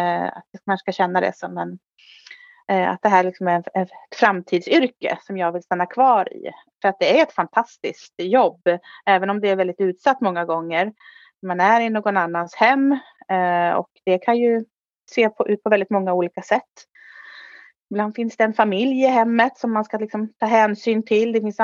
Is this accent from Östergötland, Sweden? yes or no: no; Dalarna County, Sweden; also born or lived in Stockholm; jag har ju växt upp där, även om jag från början faktiskt är från Stockholm. Jag är född i Stockholm, men min mamma flyttade upp till Dalarna när jag var 11-12 år. Så sedan dess har jag bott där uppe.